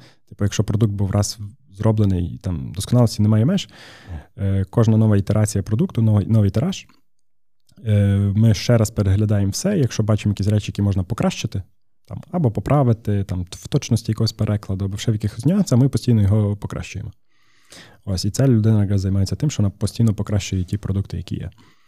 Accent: Lviv, Lviv Oblast, Ukraine; Ось, коли ми зі Львова, то це для нас кожен раз якась поїздка така, типу відрядження в Київ

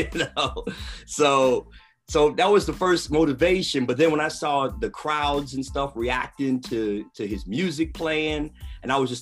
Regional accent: Chicago, Illinois, United States; I'm from Chicago, and it's great to be here.

